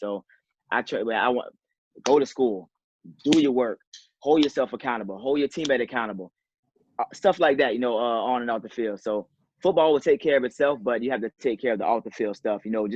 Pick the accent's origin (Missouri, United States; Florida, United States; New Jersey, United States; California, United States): Florida, United States; You know, I wanted to stay home in Florida because I'm from Florida. I want to stay home, be around my family, because that's what I knew, right?